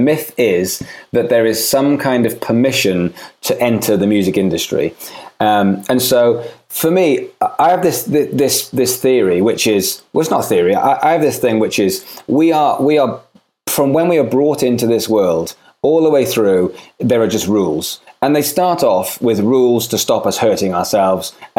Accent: Swansea, Wales, United Kingdom; I'm from Swansea in Wales. There was no music industry in Swansea in Wales, so the only option was to get to London

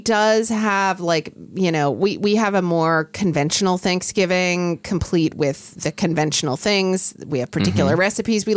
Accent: Oklahoma, United States; When I was growing up in Oklahoma, like we did not get fresh Dungeness crabs

